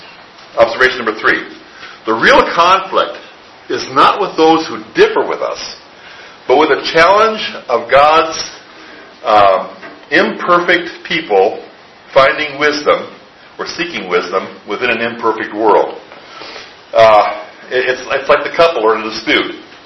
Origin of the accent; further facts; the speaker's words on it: Midwest, United States; When I grew up in the Midwest, special needs children were put in a special home in the state.